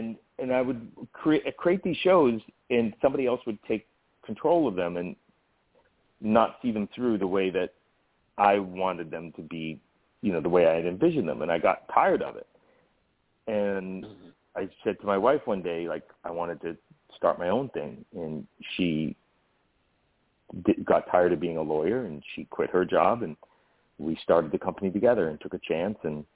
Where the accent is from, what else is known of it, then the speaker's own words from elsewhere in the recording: Boston, Massachusetts, United States; And I grew up in Boston watching TV my whole life